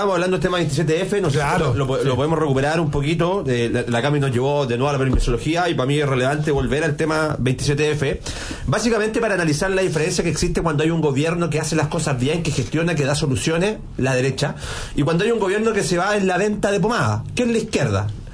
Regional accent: Chile; quien paga los platos rotos somos nosotros, los chilenos

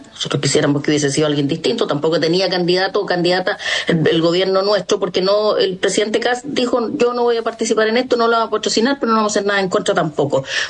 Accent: Chile; buscar un punto común que nos representara como chilenos

